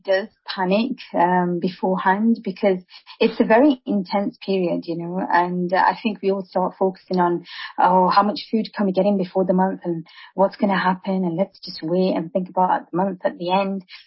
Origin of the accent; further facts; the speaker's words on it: United Kingdom; So, yes, I am British and I am Indian as well.